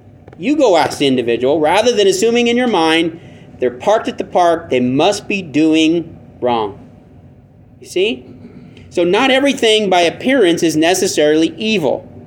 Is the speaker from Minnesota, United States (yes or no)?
no; California, United States; So when I grew up in California, there was a park right behind us.